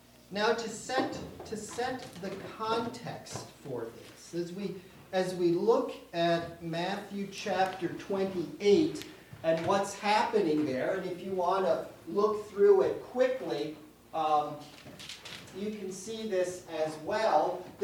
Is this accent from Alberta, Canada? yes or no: no; Saskatoon, Saskatchewan, Canada; I'm from Saskatoon, Saskatchewan, and I teach at St. Thomas More College, which is one of the colleges at the University of Saskatchewan